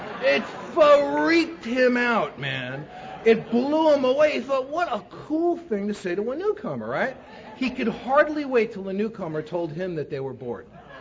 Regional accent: New York City, New York, United States; I grew up in New York City in the Bronx to a family that was and is still completely out of their minds.

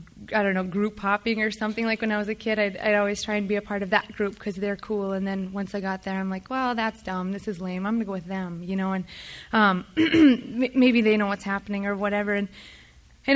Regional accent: Minot, North Dakota, United States; born there; although I will say I was born in Minot on Normal Street.

